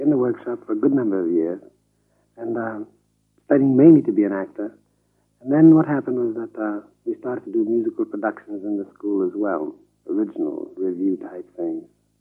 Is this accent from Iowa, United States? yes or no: no; New York City, New York, United States; born there; Yes, I was born in New York City, but both my parents are from the West Indies.